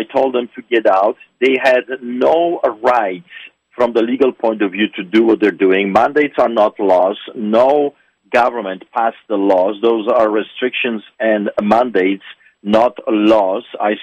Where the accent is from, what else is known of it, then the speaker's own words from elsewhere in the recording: Poland; just like I saw growing up in Poland under the boots of the Soviets.